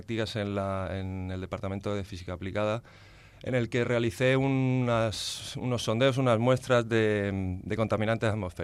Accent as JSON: {"language": "Spanish", "town": "Villena", "region": "Valencian Community", "country": "Spain", "tie": "born or raised there", "said": "Y luego en mi pueblo, en Villena"}